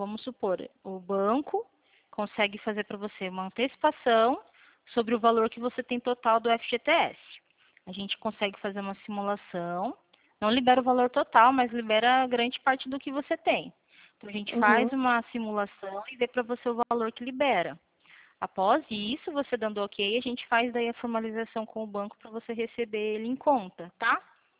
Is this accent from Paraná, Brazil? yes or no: yes; Paraná, Brazil; Eu sou do Paraná